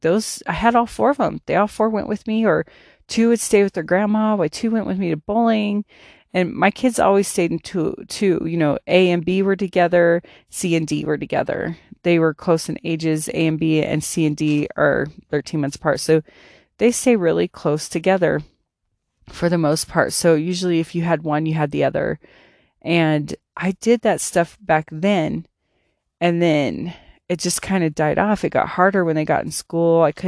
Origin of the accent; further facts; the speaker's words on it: Colorado, United States; Born and raised in Colorado. Never left it. The cost of living here is killing me, though.